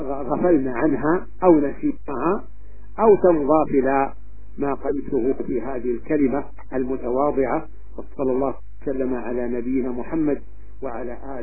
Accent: Saudi Arabia; بلدي المملكة العربية السعودية

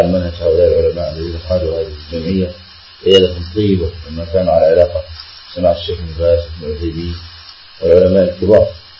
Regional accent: Egypt; علماء بلدنا مصر

